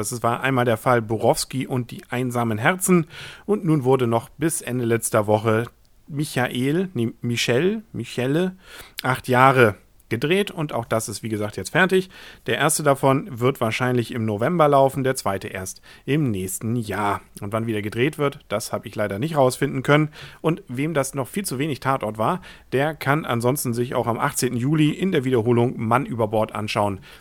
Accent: Kiel, Schleswig-Holstein, Germany; Als Kieler reibt man sich da verwundert die Augen

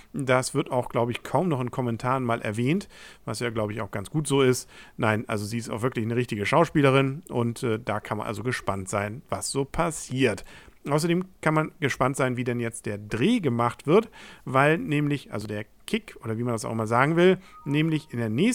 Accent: Kiel, Schleswig-Holstein, Germany; Hauptsache, man hat schöne Bilder von Kiel zu sehen. Da sind wir Kieler ja schon zufrieden.

